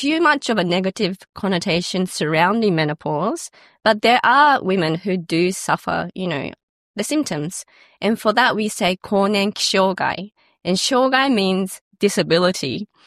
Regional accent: Australia; I grew up here in Australia.

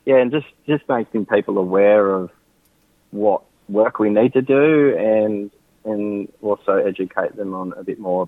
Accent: New South Wales, Australia; now in Northern Beaches, Australia; I grew up on Darkindjung country on the central coast. Now currently on Kame country on the northern beaches.

